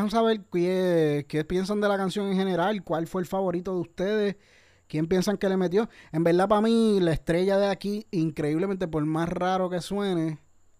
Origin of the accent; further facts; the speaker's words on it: Puerto Rico; no es por menospreciar las personas que de Puerto Rico ni nada así, porque somos puertorriqueños